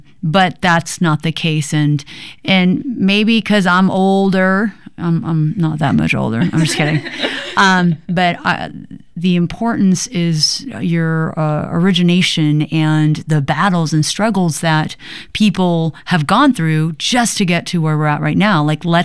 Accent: Fresno, California, United States; I grew up in Fresno, California.

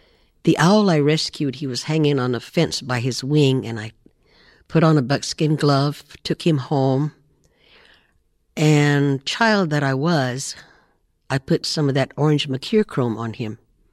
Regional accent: McDermott, Nevada, United States; I grew up in McDermott, Nevada, and I had a very beautiful childhood.

